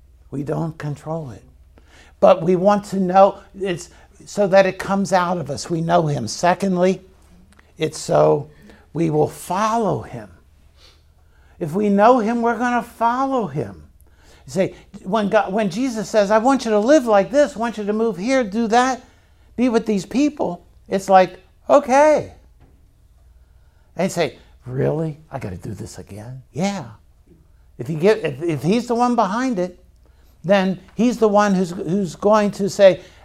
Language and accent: English; Baltimore, Maryland, United States; And I personally appreciate that more than most of you, because I'm from Baltimore.